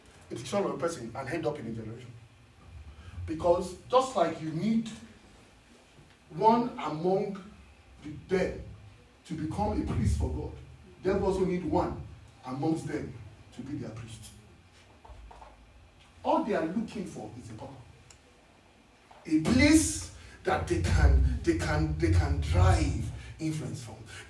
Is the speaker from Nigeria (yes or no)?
yes; Nigeria; English is a second language; that I come from Nigeria, and first of all, fall victim of the educational system.